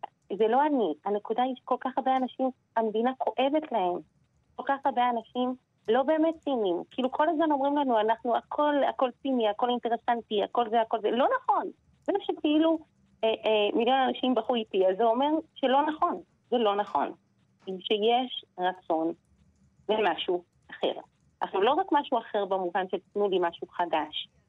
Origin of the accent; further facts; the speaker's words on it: Jerusalem, Jerusalem District, Israel; אני ירושלמית, אני אמא לחמישה, אני משפטנית בהשכלתי.